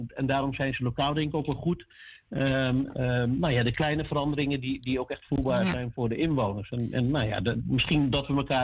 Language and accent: Dutch; Maluku, Indonesia; now in Netherlands; En ik denk dat wij als Molukkers daar het zou mooi zijn.